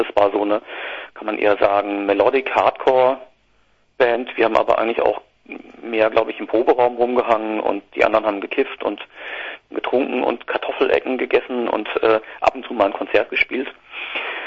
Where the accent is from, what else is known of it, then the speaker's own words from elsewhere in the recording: Baden-Württemberg, Germany; ich komme so aus der Gegend zwischen Heidelberg und Heilbronn, war da in der Deutsch-Punk-Band